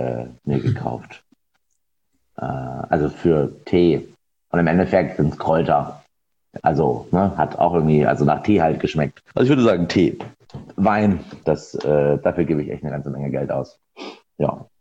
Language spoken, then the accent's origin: German; Germany; born there; Also ich bin in der DDR geboren